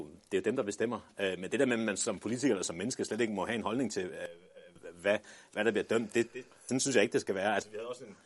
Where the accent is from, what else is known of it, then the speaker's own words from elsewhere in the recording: Copenhagen, Capital Region of Denmark, Denmark; jeg selv er født og opvokset på Nørrebro